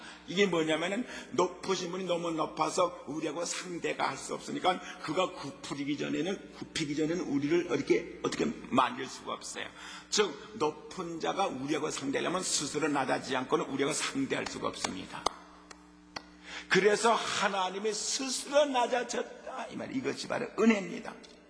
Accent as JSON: {"language": "Korean", "country": "South Korea", "moved": "yes", "lives_now": "United States", "said": "너 그때 미국 오기가 얼마나 한국 사람으로서는 거의 불가능한 줄 알았니?"}